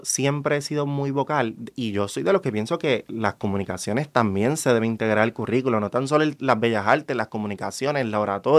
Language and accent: Spanish; Cagua, Aragua, Venezuela; nosotros somos de Cagua.